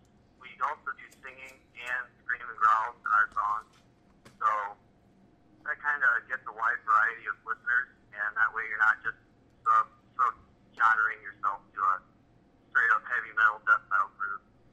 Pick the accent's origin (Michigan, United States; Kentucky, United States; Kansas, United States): Michigan, United States; Sturgis; Yeah, I'm personally from Sturgis.